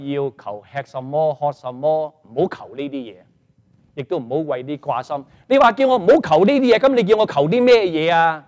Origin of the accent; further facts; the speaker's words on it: China; 我们中国人又不喜欢，美國人又不喜歡，加拿大人不喜歡